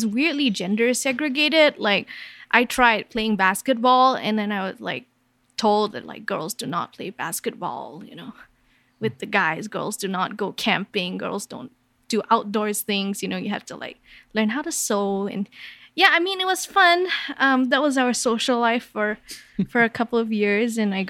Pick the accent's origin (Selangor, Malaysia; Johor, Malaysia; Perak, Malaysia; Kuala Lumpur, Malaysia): Kuala Lumpur, Malaysia; So I grew up in Kuala Lumpur, Malaysia